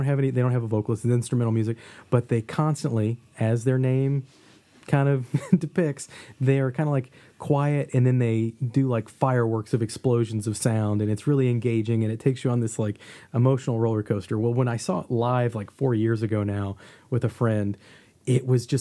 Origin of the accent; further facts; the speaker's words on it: St. Louis, Missouri, United States; And we decided we're from St. Louis, so we're going to go to St. Louis for spring break and just chill out there for a week and stay at family's house